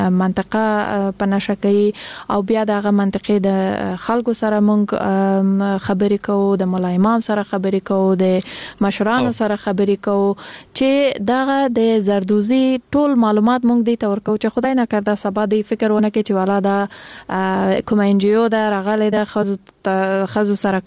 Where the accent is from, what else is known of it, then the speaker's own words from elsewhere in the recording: Kandahar, Afghanistan; زه خپل د کندهار د ولایت یم او ما تحصیل د حقوق په بخش کې کړې دي د امریکایانو پانتون کې دلته په کابل کې